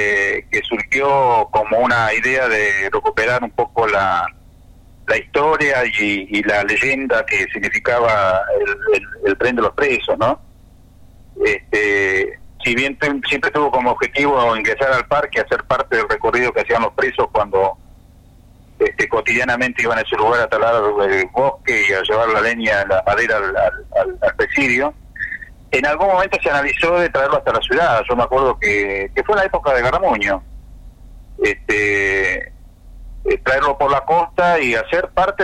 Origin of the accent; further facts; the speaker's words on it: Ushuaia, Tierra del Fuego, Argentina; Yo cuando era chico en Ushuaia, qué sé yo, eran poco los autos.